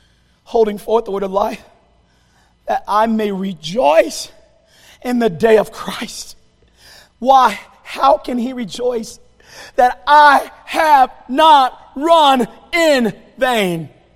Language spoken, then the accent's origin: English; North Carolina, United States; Like, growing up, I'm from North Carolina, I said, it was basketball. That's what you did.